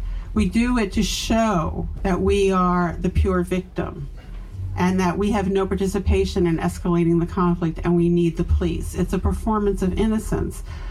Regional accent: New York City, New York, United States; born there; So, like in 1958, when I was born in New York City

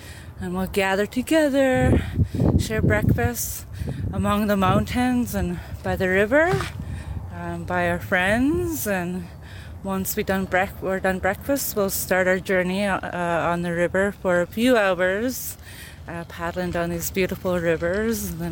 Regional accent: Fort McPherson, Northwest Territories, Canada; I'm Tetlet Gwichin, Main and People of the Headwaters. I was raised in Fort McPherson, Northwest Territories, but I reside here on the Tan and Kwalandan traditional territory.

